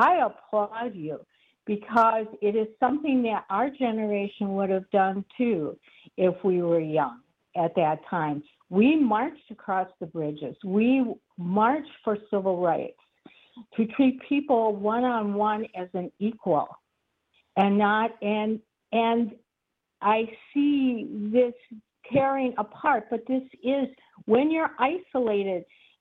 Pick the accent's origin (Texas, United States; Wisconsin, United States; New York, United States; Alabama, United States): Wisconsin, United States; Milwaukee; now in Kenosha, United States; Well, you know that I was born and raised in Milwaukee.